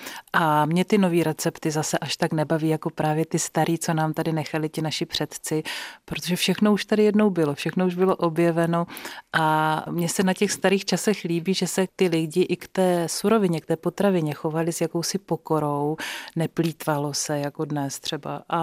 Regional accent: Moravia, Czechia; taková ta hranice Moravy a Vysočiny, takže my máme od všeho kousek. Já si můžu říkat, jak se mi to hodí. Chvilku jsem z Moravy, chvilku jsem z Moravy a chvilku jsem z toho Horácka.

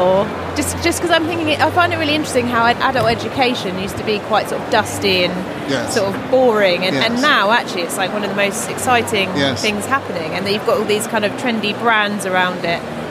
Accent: South East England, United Kingdom; I'm from the Isle of Wight, so, you know, I don't have, like, there's not a huge amount

